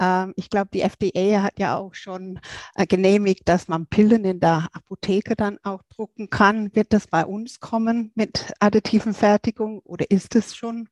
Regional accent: England, United Kingdom; German is a second language; da habe ich auch als Engländerin ein Problem damit.

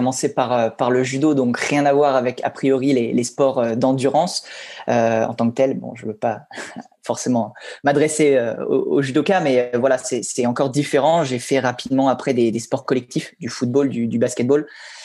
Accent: Normandy, France; Voilà, je suis originaire de Normandie.

